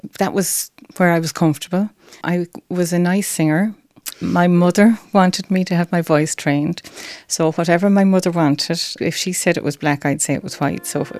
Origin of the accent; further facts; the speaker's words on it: Aberdeen, Scotland, United Kingdom; So I was born in Aberdeen in Scotland in 1958.